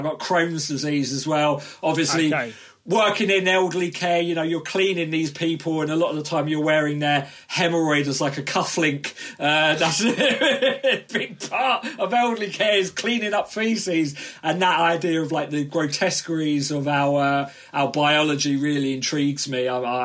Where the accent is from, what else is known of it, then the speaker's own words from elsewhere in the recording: Southend-on-Sea, East of England, United Kingdom; Essex, so yeah, Southend on Sea, yeah.